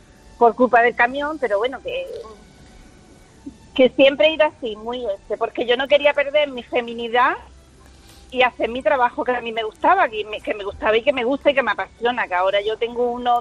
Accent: Almería, Andalusia, Spain; yo soy de aquí de Almería

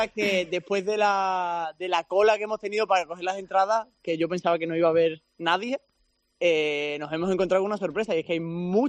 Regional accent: Badajoz, Extremadura, Spain; now in Copenhagen, Denmark; Estoy extremeño, de Badajoz.

